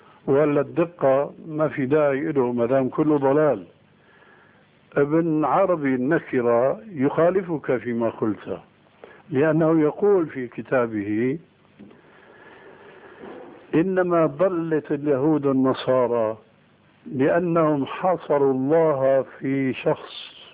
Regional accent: Syria; عندنا في سوريا

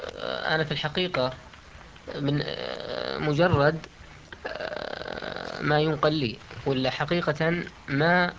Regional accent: Saudi Arabia; الموجود عندنا في السعودية

